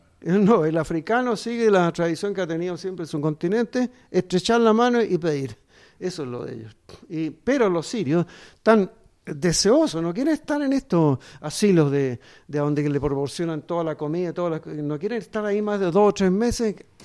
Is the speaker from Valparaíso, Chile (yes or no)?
yes; Valparaíso, Chile; born there; Yo soy alemán. Ahora, ¿viste tú cómo se llama? Perdí la nacionalidad chilena. Yo nací en Valparaíso en 1943. Voy a tener este año 73 años. Tengo 72 años, perdí la nacionalidad. Y tengo nacionalidad alemana.